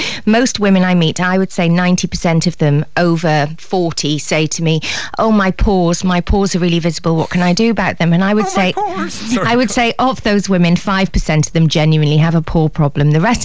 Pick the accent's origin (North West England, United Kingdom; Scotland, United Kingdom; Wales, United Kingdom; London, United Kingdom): Wales, United Kingdom; If you have very Celtic skin like me, I'm Welsh